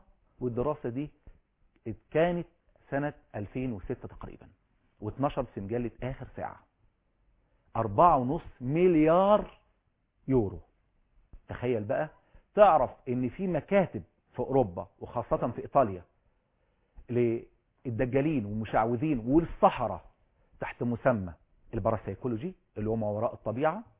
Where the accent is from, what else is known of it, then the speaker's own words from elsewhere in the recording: Egypt; طب ممكن واحد بقى يقول لك الله الكلام ده في الوطن العربي او عندنا في مصر عشان احنا جهلة وبنمشي ورا الخرافات.